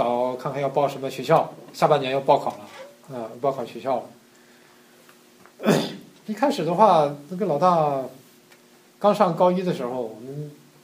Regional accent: China; 尤其是从我的背景来，从大陆过来哈，这个脑子里边都是无神论的

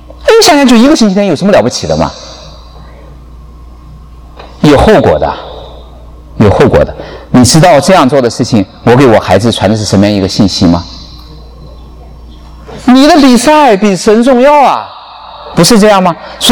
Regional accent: China; 我们中国人很容易误解的。

